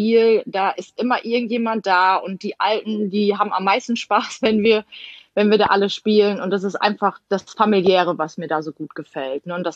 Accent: Emden, Lower Saxony, Germany; born there; Also, ich komme ja gebürtig aus Emden

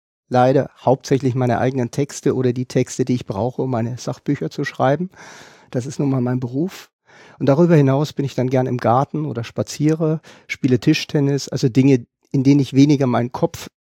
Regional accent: Bavaria, Germany; Ich bin Franke und leidenschaftlicher Clubfan.

